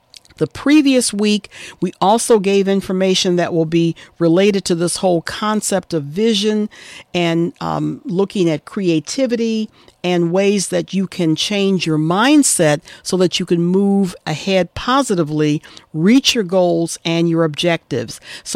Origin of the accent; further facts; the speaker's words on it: Detroit, Michigan, United States; and my hometown of Detroit, it's now a whopping 2 degrees.